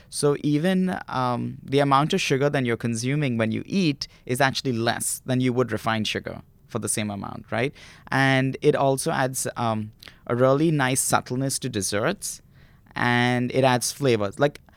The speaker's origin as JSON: {"language": "English", "country": "India", "tie": "born or raised there", "said": "new things that I grew up in India"}